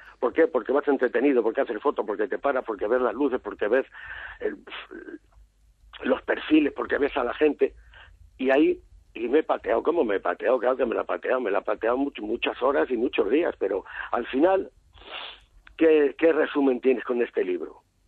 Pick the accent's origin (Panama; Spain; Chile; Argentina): Spain; Madrid, Community of Madrid; Madrid me lo conozco muy bien porque soy de aquí, soy del Foro.